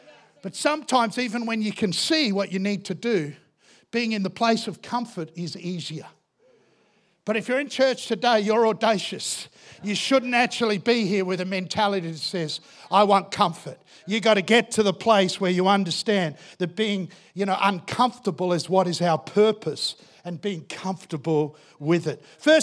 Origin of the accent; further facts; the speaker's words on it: Yorkshire and the Humber, United Kingdom; I always tell people I love this name in the Bible because I'm a Yorkshire boy. And who knows that Yorkshire boys love their mashed potatoes.